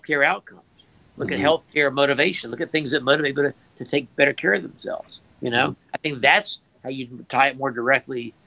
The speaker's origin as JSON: {"language": "English", "region": "Georgia", "country": "United States", "said": "I mean, I'm from Georgia. I went to med school here. I went to undergraduate school here."}